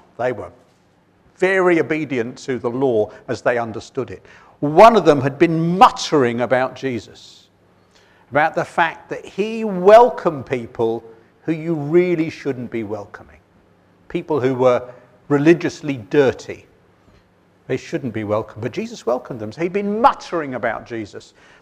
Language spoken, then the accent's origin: English; London, United Kingdom; now in Steyning, United Kingdom; I live in Stenning, wonderful rural place. I'm a Londoner, so I'd lived for 42 years in West London beforehand.